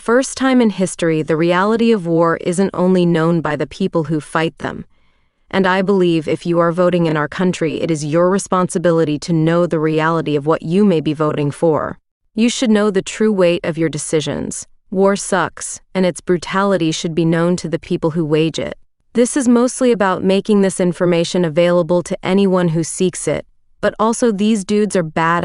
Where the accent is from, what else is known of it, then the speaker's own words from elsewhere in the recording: United States; At the end of the day, I'm American, but also a black man in America, so I'm obviously patriotic as fuck